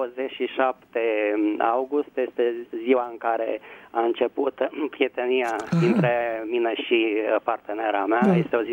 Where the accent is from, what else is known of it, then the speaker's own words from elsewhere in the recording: Bucharest, Romania; vă sunt din București.